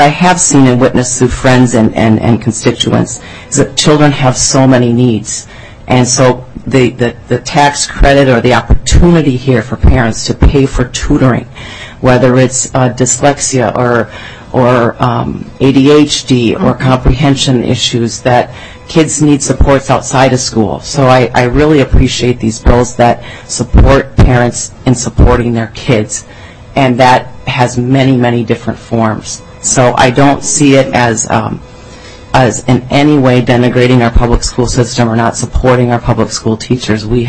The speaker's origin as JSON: {"language": "English", "town": "Red Wing", "region": "Minnesota", "country": "United States", "tie": "born or raised there", "said": "I moved back from Eden Prairie to my hometown of Red Wing"}